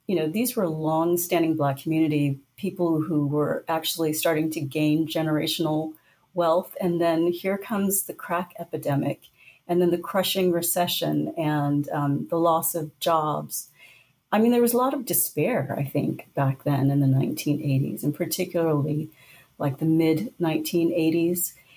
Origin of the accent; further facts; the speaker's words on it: Portland, Oregon, United States; when I was growing up in Portland in the 1980s, I lived in Northeast Portland, which eventually, I guess maybe it's still called the Alberta Arts District. But when I was growing up, it was just called Dangerous.